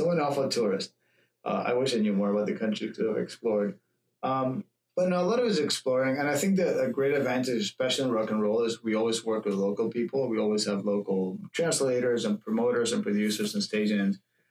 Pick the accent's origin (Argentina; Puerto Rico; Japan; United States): Argentina; English is a second language; Argentina is, we're very warm. I mean, we're Latin American.